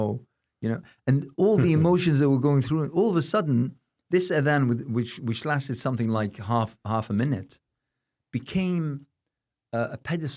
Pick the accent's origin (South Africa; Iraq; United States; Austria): Iraq; English is a second language; whether they be in Iraq, in my home country